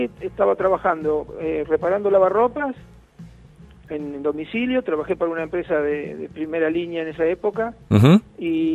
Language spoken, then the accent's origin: Spanish; Lanús, Buenos Aires Province, Argentina; Yo soy originario de Lanús, y estaba, después que me casé me fui a vivir a Banfield, cerquita de Lanús.